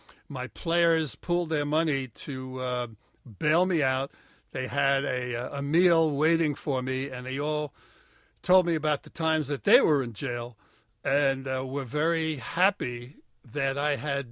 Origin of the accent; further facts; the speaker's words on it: Bronx, New York, United States; Not in the Bronx, though. Not where I grew up in the Bronx, it isn't.